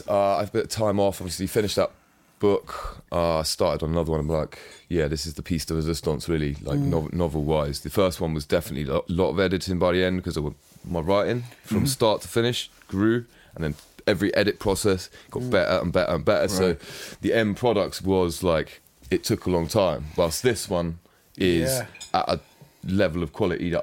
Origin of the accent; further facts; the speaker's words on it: South West England, United Kingdom; I come from Cornwall, obviously, a lot of my family does as well.